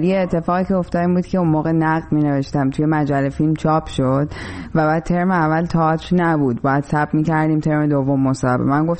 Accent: Iran; moved away as an adult; now in Chicago, United States

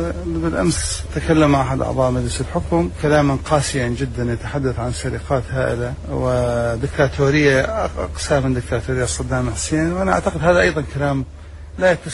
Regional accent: Iraq; فأحاول أن أصنعها ضمن مؤسسات أخرى نصنعها نحن كعراقيين

